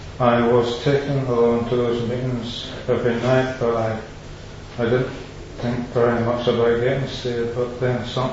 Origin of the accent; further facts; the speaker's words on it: Northern Ireland, United Kingdom; born there; I was born in Northern Ireland on the 11th of April. I really had two older sisters, my dad and mum were both Christians before I was born.